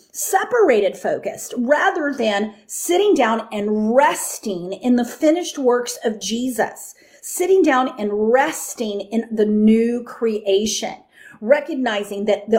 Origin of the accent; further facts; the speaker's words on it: Texas, United States; I mean, I grew up in the Bible Belt, right? I grew up in Texas. I grew up singing a lot of hymns, right?